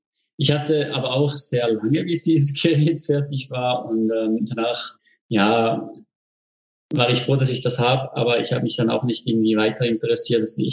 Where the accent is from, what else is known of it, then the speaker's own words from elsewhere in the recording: Fribourg, Switzerland; Also ich komme aus Freiburg bzw. Fribourg, der zweisprachigen Schweiz. Ich wohne direkt am Röstigrabe.